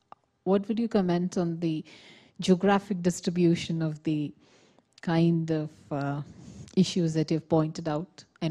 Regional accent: India; English is a second language; I'm from India, so I think it's quite different.

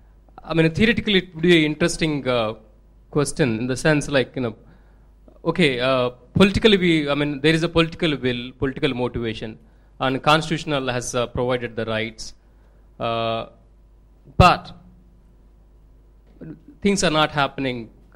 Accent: India; English is a second language; When I come from India, in India we have wonderful constitution

